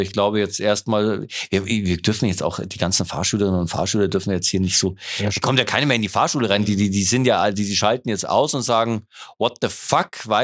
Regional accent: Munich, Bavaria, Germany; also ich komme jetzt hier aus München, ja

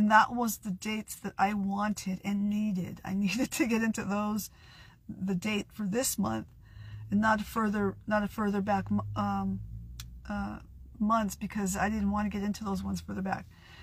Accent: San Diego, California, United States; also born or lived in England; Because I'm from Southeast San Diego. Al is from Southeast San Diego. We know the lingo, okay? I may have been out of that lingo for quite a long time, being away overseas in England

